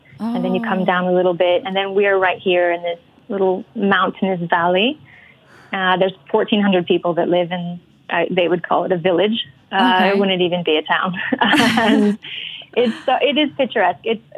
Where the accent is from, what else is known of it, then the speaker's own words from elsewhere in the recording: Salt Lake City, Utah, United States; I'm from originally from Salt Lake City in Utah.